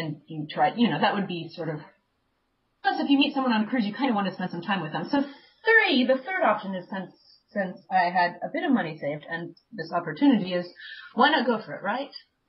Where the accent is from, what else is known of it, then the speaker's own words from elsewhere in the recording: Missouri, United States; also born or lived in Portland, United States; I am originally from the Midwest. I mean, technically I was born in Portland, Oregon, but I spent most of my life in a very small town in Missouri. And now I'm here.